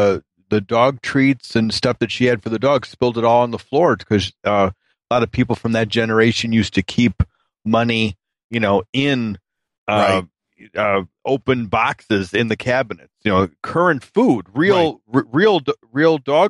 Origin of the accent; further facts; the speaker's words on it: Chicago, Illinois, United States; I know that name because I was from the Midway Airport area.